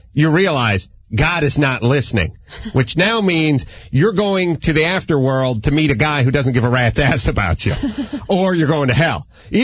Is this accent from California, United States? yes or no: yes; California, United States; I mean, I'm from California, and when the San Francisco 49ers were going to the Super Bowl, I was angry.